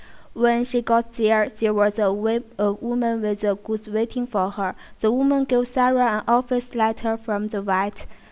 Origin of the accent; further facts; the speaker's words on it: Baoding, Hebei, China; My hometown is Baoding in Hebei province, which is an ancient city with 1,000 years of history.